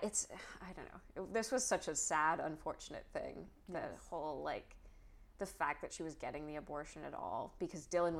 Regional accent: British Columbia, Canada; as the Canadian Vancouver Island person that you're claiming to be, it's perfectly normal.

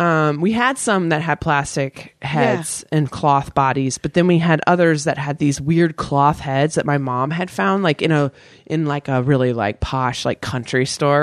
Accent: Virginia, United States; Virginia.

